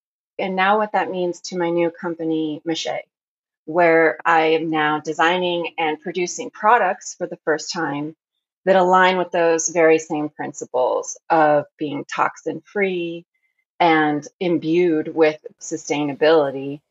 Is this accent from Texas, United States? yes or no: no; Arizona, United States; born there; also born or lived in France; now in Oregon, United States; I am living currently in Oregon, but I was born in Arizona. And in between those two states, I lived in France for a period of time.